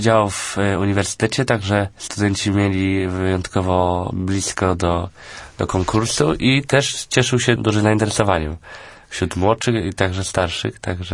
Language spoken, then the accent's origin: Polish; Poznań, Greater Poland Voivodeship, Poland; born there; w Poznaniu, tak.